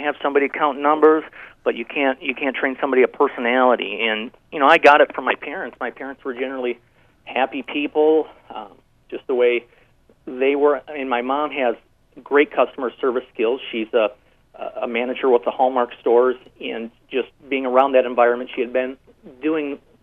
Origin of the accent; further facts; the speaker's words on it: Oelwein, Iowa, United States; Yes, I was. Northeast Iowa, from Owine, as a matter of fact.